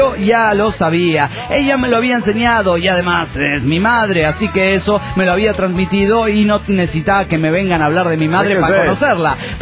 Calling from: Valencia, Carabobo, Venezuela; de Valencia, Venezuela.

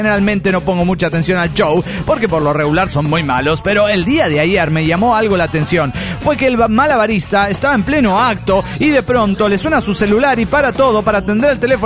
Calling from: Guadalajara, Jalisco, Mexico; de Guadalajara, Jalisco, México.

